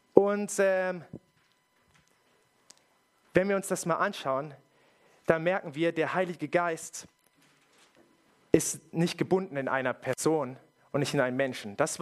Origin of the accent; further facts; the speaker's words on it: Berlin, Germany; Ich komme aus Hellersdorf, bei uns redet man so.